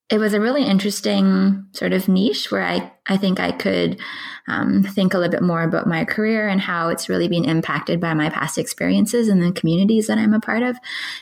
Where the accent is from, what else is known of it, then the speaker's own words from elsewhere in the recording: Scarborough, Ontario, Canada; Okay, so I grew up in Scarborough, Markham, and I went to public school.